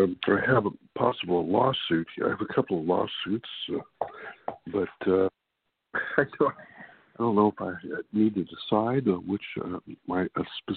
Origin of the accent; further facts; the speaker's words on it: California, United States; I'm from California.